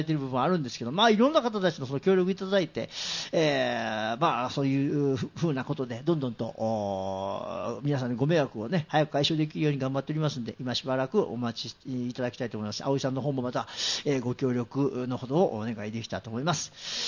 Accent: Ise, Mie, Japan; moved away; だって僕は三重県伊勢市出身ですけども、

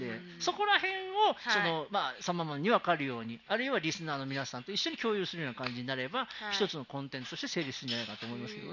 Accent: Mie, Japan; まあ、なんちゃって関西人なんですけど三重県の伊勢志摩なんでね

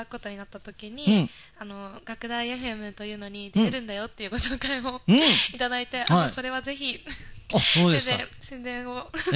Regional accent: Fukuoka, Japan; 私福岡県出身でして。

